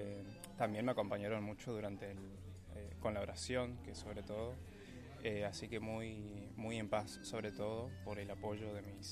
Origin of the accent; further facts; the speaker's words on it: San Ignacio, Misiones, Argentina; now in Posadas, Argentina; Yo soy oriundo de San Ignacio, sin embargo vivo acá en Posadas hace unos años, y soy de la parroquia Inmaculada Concepción de María, del barrio de Villa Urquiza.